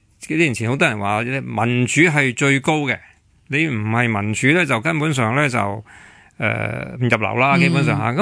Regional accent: Hong Kong; 我哋香港人就系恭喜发财啊

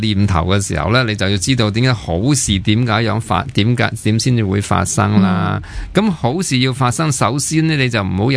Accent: Hong Kong; 正向思维咪一样咁就我哋香港人嘅意头

